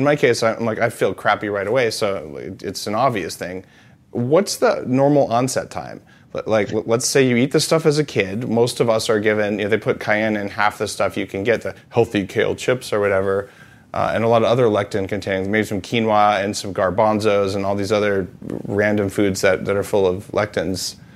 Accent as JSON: {"language": "English", "region": "New Mexico", "country": "United States", "tie": "born or raised there", "said": "So I grew up in New Mexico, where green chili, which is a member of the nightshade family that's very high in lectins, it's soul food."}